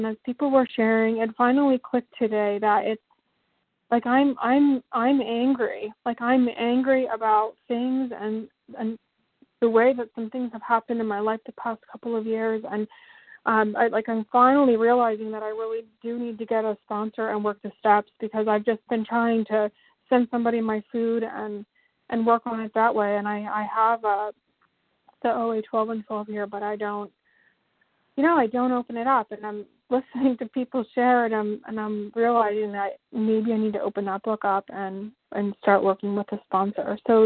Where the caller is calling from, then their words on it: Pennsylvania, United States; Pennsylvania.